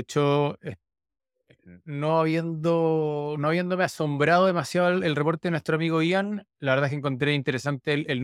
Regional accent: Chile; que somos chilenos, lo hemos visto de manera muy clara en el caso de Chile.

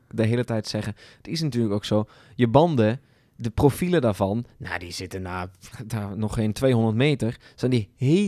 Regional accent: North Brabant, Netherlands; Als Brabander moet ik me nu opwerpen als een soort buffer?

